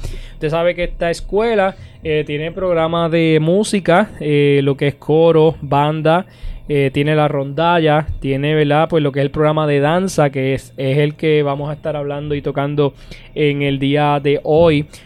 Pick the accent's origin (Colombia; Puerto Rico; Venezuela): Puerto Rico; en todas las áreas que nos distingue como puertorriqueños